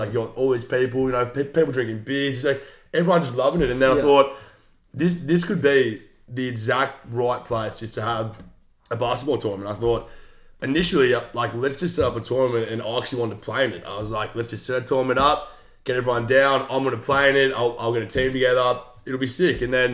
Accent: Hawthorne, Victoria, Australia; So look, pretty much I grew up in Hawthorne, but as soon as I finished school, moved to Carlton.

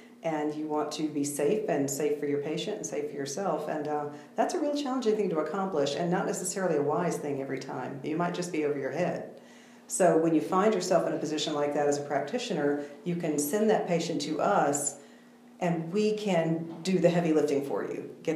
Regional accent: Asheville, North Carolina, United States; I'm a hometown girl. I'm from Asheville.

